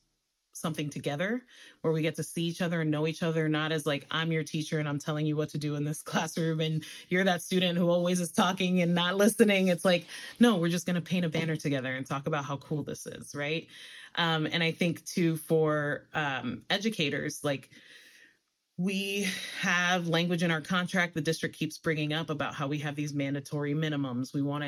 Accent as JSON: {"language": "English", "town": "New York City", "region": "New York", "country": "United States", "tie": "born or raised there", "said": "And I grew up in the Bronx, New York. So I grew up in an enclave where I was able to build my identity surrounded by people that looked like me"}